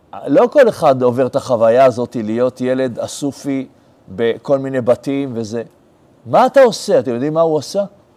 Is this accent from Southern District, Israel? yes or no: no; Jerusalem, Jerusalem District, Israel; אני גדלתי בשכונה מאוד מאוד ענייה בירושלים